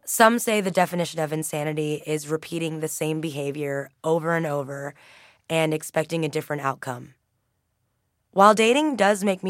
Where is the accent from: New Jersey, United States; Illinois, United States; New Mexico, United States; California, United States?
California, United States; Los Angeles; I mentioned that I'm from Los Angeles, and he asked about my ethnicity.